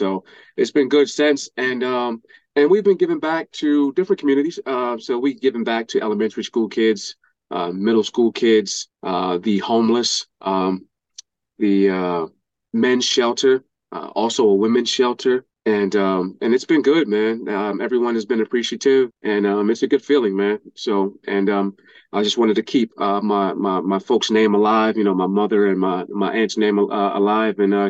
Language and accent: English; Philadelphia, Pennsylvania, United States; born there; Wow. So I was born in Philadelphia, North Philadelphia, and 23rd.